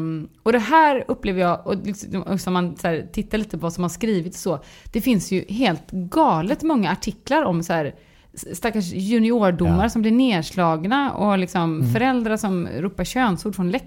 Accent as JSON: {"language": "Swedish", "town": "Gothenburg", "region": "Västra Götaland County", "country": "Sweden", "said": "men jag är göteborgare så jag låter det liksom, det får passera."}